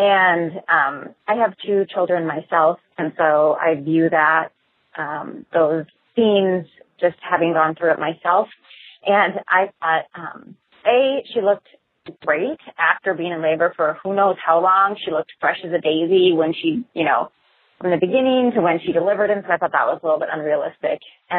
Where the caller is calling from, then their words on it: Des Moines, Iowa, United States; I'm calling from Des Moines, Iowa, with comments about The Watch from last night's episode of Outlander.